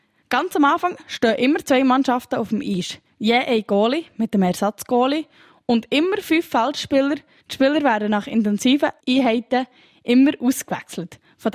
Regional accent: Bönigen, Bern, Switzerland; Mein Heimatort ist auch Bönigen.

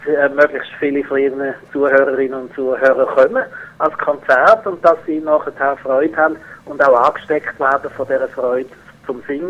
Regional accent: Switzerland; sondern auch wir als Schweizer und Schweizerinnen können uns da in eine multikulturelle Gesellschaft probieren zu integrieren.

